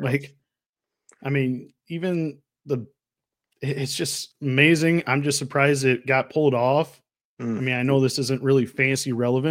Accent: Wisconsin, United States; I mean, you and I growing up in Wisconsin, we know Packer football, Badger football.

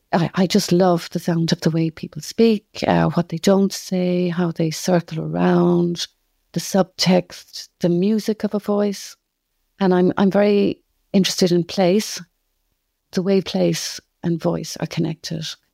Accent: Cork, Munster, Ireland; accent: Cork; also born or lived in Dublin; now in London, United Kingdom; Irish sojourn in Cork and then went to Dublin. And as soon as I went to Dublin, they were taking off my Cork accent. But I could hear they weren't getting it right. And of course, then I came to London where they take off Irish accents.

